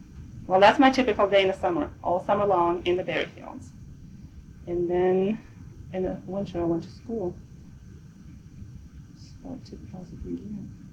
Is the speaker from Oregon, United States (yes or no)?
yes; Oregon, United States; also born or lived in Brazil; I was born in Brazil, but I only spent 3 years there, so I don't remember anything in Brazil. Then we moved to Oregon, and I spent 7 more years in Oregon.